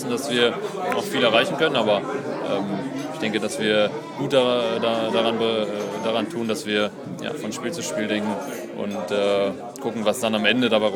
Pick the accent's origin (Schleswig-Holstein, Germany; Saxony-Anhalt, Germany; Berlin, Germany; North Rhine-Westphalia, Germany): North Rhine-Westphalia, Germany; Unna; born there; Ja, ich bin in Unna geboren, das ist gar nicht so weit entfernt von Warendorf.